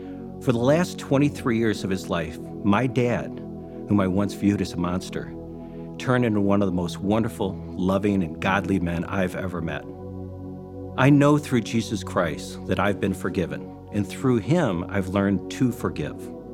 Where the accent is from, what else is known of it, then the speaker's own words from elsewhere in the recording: Detroit, Michigan, United States; I was raised in Detroit, the youngest of four boys.